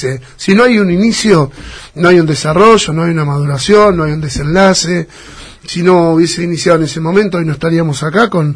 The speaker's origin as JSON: {"language": "Spanish", "town": "Pinamar", "region": "Buenos Aires Province", "country": "Argentina", "said": "somos jóvenes, somos ciudadanos de Pinamar, que estamos ligados al mar."}